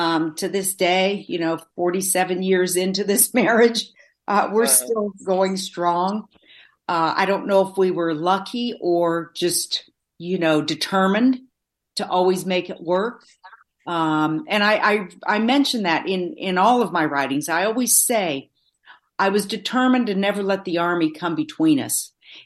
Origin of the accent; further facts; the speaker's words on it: Vermont, United States; It was only when we went home to, we're both from Vermont, we go back home to Vermont